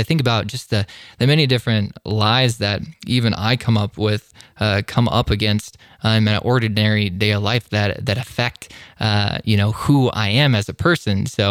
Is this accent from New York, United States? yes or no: no; Iowa, United States; So I'm originally from Iowa. And I love just each and every day we would have Sunday meals.